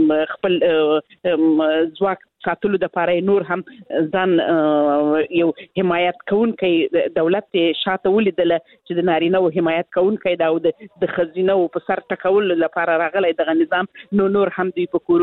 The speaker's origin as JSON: {"language": "Pashto", "region": "Helmand", "country": "Afghanistan", "said": "زه خپل د هلمند ولایت څخه یم"}